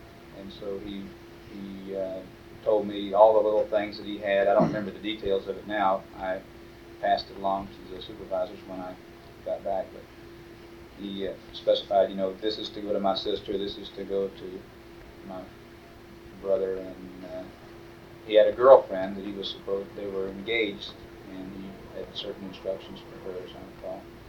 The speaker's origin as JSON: {"language": "English", "region": "Georgia", "country": "United States", "said": "He was from New York, and I was from Georgia."}